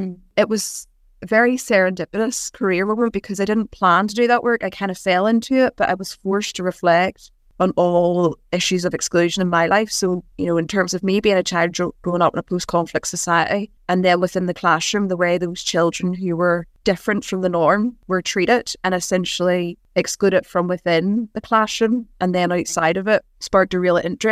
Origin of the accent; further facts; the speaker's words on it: Northern Ireland, United Kingdom; I'm from Northern Ireland. I was raised Catholic, probably from a predominantly nationalist family, but I grew up in a loyalist town. And I went to a Catholic primary school